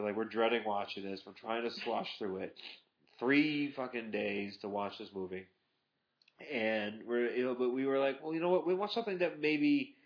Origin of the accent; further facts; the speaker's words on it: Cheektowaga, New York, United States; Growing up in Cheektowaga, New York, there was a good dozen of those people.